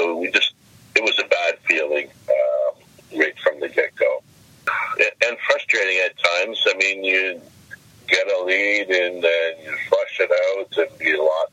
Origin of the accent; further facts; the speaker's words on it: Ontario, Canada; I was born and raised in the Nipissing area and kids of my own.